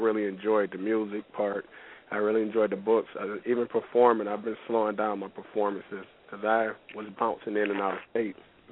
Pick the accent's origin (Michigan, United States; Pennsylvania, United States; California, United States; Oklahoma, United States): Michigan, United States; Detroit; That was here in Michigan. I'm from Detroit, Michigan, and that was here in the hometown.